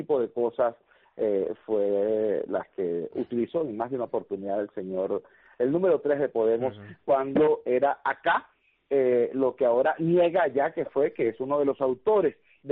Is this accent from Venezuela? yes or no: yes; Venezuela; en las muy inseguras calles de Venezuela. En mi país el año pasado hubo 25.000 muertos